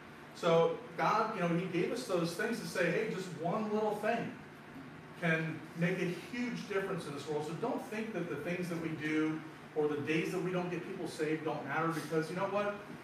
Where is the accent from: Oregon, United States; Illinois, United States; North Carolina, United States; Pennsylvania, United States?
Oregon, United States; Portland; born there; Because, you know, I was raised, born and raised, not raised all the whole time, but I was born in Portland, Oregon.